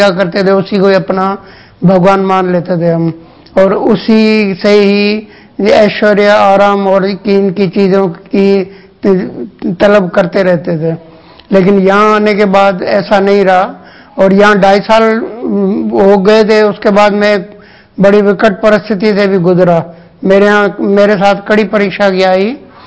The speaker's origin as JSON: {"language": "Hindi", "town": "Ajmer", "region": "Rajasthan", "country": "India", "said": "मैं अजमेर का ही रहने वाला हूं।"}